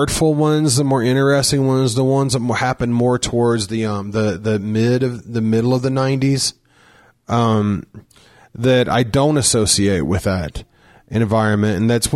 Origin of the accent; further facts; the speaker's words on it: Ireland; maybe because it's Irish and I'm Irish, it's in our soul.